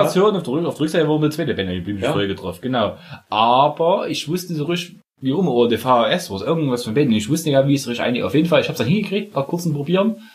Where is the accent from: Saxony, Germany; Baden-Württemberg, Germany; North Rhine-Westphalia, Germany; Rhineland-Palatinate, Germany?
Saxony, Germany; Nein, wir kommen aus der Zone aus Sachsen.